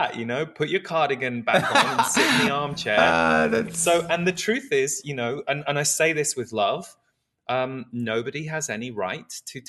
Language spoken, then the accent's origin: English; England, United Kingdom; moved away as an adult; Well, I'm a Brit, so, you know, I lived in England till I was about 35.